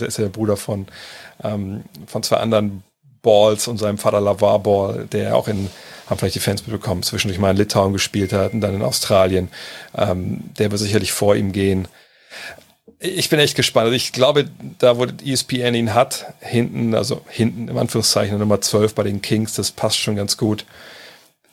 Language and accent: German; Germany; den ich auch verstehen kann, bin ja auch Deutscher